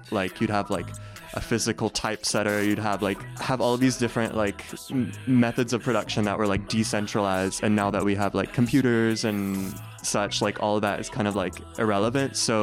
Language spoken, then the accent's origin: English; Mississippi, United States; now in Richmond, United States; So South Mississippi.